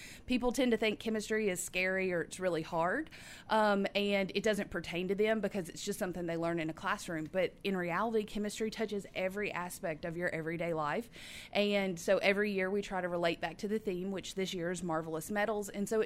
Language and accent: English; Gallatin, Tennessee, United States; So originally, I'm from Gallatin.